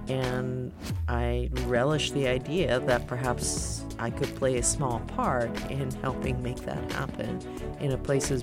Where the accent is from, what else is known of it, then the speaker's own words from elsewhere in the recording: Japan; moved away; also born or lived in Italy / Germany; So I grew up in Japan. I grew up in Italy. I grew up in Germany, and then I came here for college.